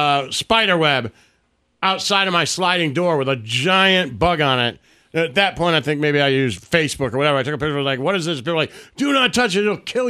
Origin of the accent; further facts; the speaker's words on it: Michigan, United States; I grew up in Michigan. Like, I think it got to 82.